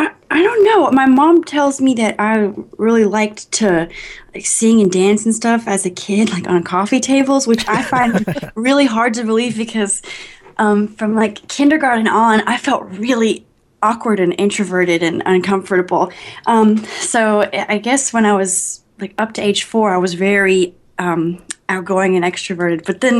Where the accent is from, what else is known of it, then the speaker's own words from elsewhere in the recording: North Carolina, United States; also born or lived in Florida; Yeah, I lived there for maybe like 3 years. Okay. And then we moved to North Carolina to my mom's hometown.